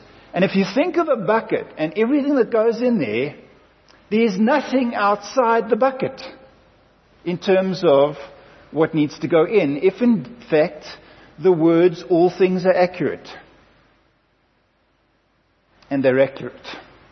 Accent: South Africa; I'm white. I'm South African. I'm English.

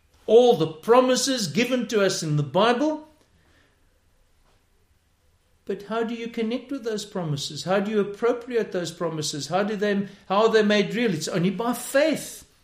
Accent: South Africa; It's no use me, as a South African, stuck in Wuhan, hoping that the Americans would put me on their plane.

